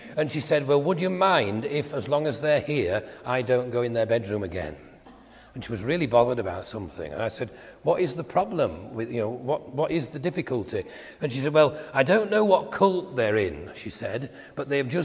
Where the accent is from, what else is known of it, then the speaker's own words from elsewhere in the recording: Yorkshire and the Humber, United Kingdom; And so I'm glad I was born in Yorkshire. And I think people can tell that I come from Yorkshire.